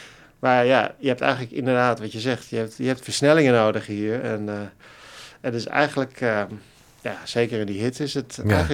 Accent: Netherlands; moved away as an adult; als echte Hollander... zou ik natuurlijk eigenlijk met de fiets moeten gaan. Cello op mijn rug, zoals ik dat in Nederland ook deed.

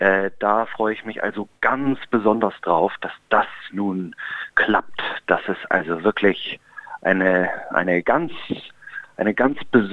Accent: Munich, Bavaria, Germany; Ich bin in München aufgewachsen. Da habe ich so die meiste Zeit verbracht. Da bin ich zur Schule gegangen und habe auch dort studiert. Das ist meine Heimat, also im Herzen bin ich wahrscheinlich irgendwie doch Bayer.

